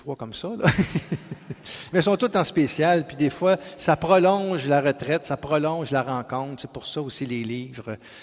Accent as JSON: {"language": "French", "town": "Gatineau", "region": "Quebec", "country": "Canada", "said": "on n'est pas loin, on vient de Gatineau."}